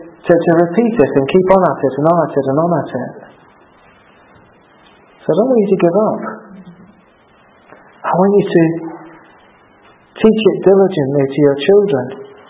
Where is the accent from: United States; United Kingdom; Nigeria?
United Kingdom; You know, we're British, we talk about the weather.